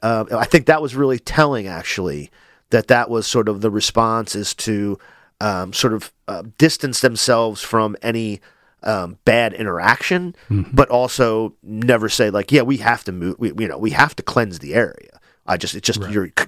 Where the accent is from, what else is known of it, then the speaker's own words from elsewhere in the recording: Wilmington, United States; I'm from Wilmington, and it's funny, like you said, you're here. I'm a Wilmingtonian, 50 years.